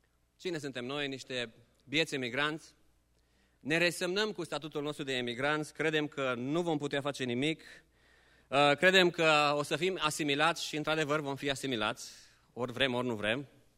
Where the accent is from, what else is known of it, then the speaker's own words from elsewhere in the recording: Romania; we are Romanians who live in diaspora. Noi suntem români care locuim în diaspora.